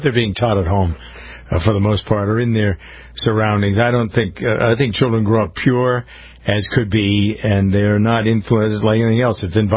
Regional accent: Boston, Massachusetts, United States; although I'm from the Boston area, I know how racist Boston is.

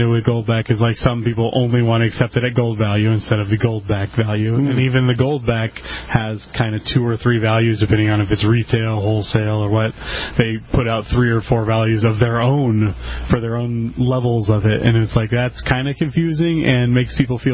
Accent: Nevada, United States; I mean, I'm from Nevada

